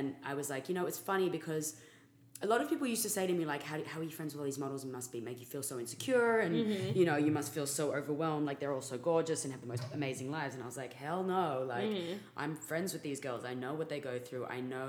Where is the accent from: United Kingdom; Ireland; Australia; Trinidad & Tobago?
Australia; Sydney, New South Wales; So I'm from Sydney, which is like the big city